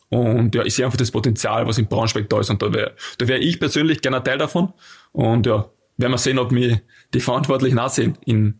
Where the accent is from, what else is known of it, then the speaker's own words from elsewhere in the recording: Austria; für mich als Österreicher nicht selbstverständlich. So, ich wohne in Klagenfurt